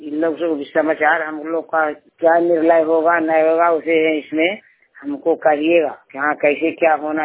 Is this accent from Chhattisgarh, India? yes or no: no; Harnaut, Bihar, India; मैं हरनौत प्रखंड है, नालंदा जिला के रहने वाली हूँ।